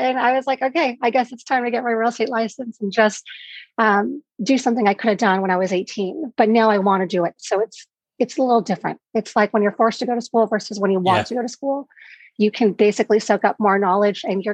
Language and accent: English; San Francisco, California, United States; also born or lived in Los Angeles; I am born and raised in San Francisco. I lived in LA for about 13 years.